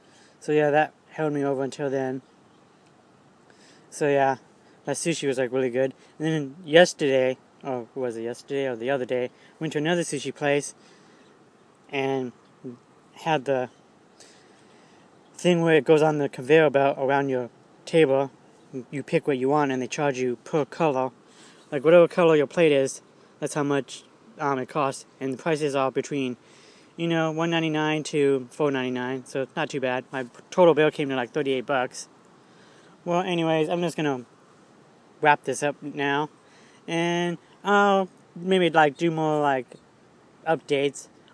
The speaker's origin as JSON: {"language": "English", "town": "Bremerton", "region": "Washington", "country": "United States", "tie": "born or raised there", "said": "I'll go back to my hometown, be back in Bremerton by Wednesday night at 9:00 p.m."}